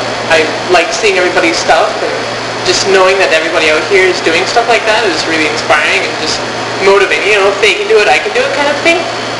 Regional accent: Vancouver, British Columbia, Canada; I'm from Vancouver

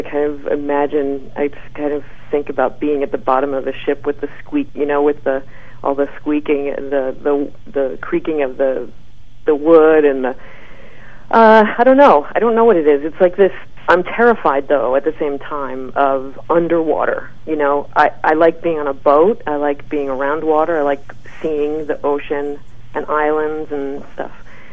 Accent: East Coast, United States; also born or lived in Bay Area; now in Sydney, Australia; I grew up on the East Coast, so I'm not. I mean, you know, I'm more. I miss New York a lot. And Sydney's kind of my New York now.

